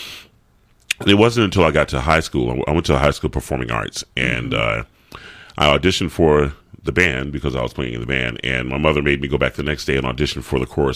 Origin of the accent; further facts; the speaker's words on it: Atlanta, Georgia, United States; Growing up in Atlanta, Georgia, I sang with the … when I was early on. My mom sang in the gospel choir. My dad was a Baptist minister. My sisters were singers. So I grew up in that type of environment.